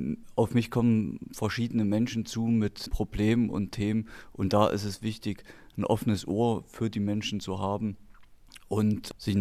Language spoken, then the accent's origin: German; Saalfeld, Thuringia, Germany; Das ist in erster Linie meine Heimatstadt Saalfeld. Hier bin ich seit 35 Jahren zu Hause, fühle mich wohl. Meine Frau und meine beiden Kinder leben hier.